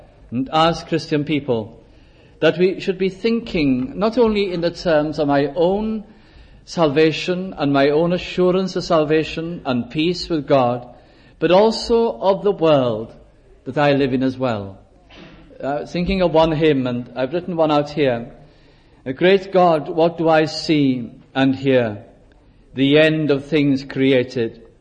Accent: Wales, United Kingdom; now in England; being a Welsh person living in the north of England.

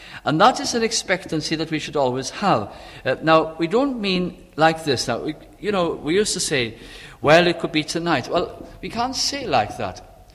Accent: Wales, United Kingdom; You know, as Welsh people, we know, we say with singing

